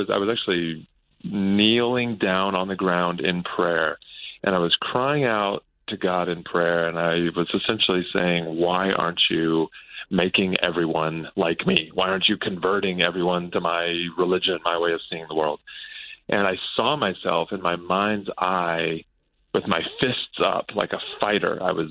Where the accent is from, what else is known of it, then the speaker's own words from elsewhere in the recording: United States; moved away as an adult; now in Iraq; Well, I'm American